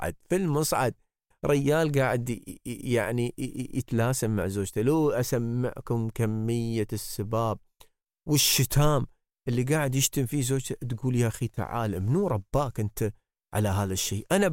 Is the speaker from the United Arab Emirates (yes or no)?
yes; United Arab Emirates; نحن كمجتمع إماراتي، مجتمع عربي، مجتمع مسلم، عندنا عادات، عندنا تقاليد، عندنا سنع.